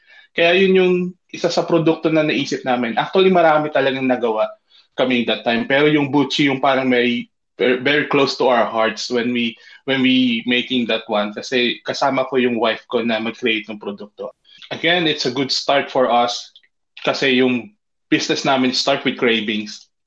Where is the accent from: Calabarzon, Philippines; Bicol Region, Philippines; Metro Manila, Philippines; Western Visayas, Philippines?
Calabarzon, Philippines; Cavite; We've been here for almost 12 years na, way back 2014. And we grew up sa Cavite din as well.